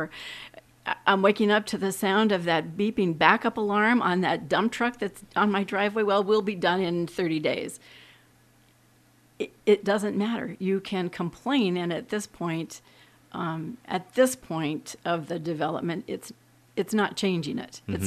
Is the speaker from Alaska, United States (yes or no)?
yes; Ninilchik, Alaska, United States; when I was growing up in Inilchik, they drilled the first oil well.